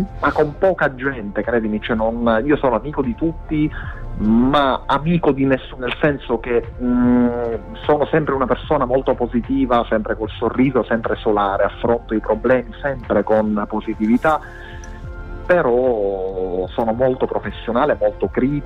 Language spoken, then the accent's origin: Italian; Sicily, Italy; mi reputo anche una persona molto radicata alla Sicilia, cioè sono affezionato proprio alla mia terra, infatti la porto dappertutto e ne vado fiero.